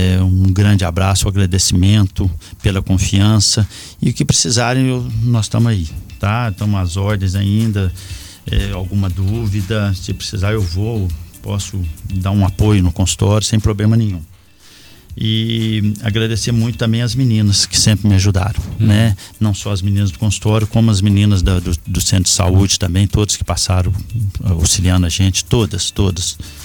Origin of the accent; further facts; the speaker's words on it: Minduri, Minas Gerais, Brazil; sou de Minduri, vivo por Minduri, amo essa cidade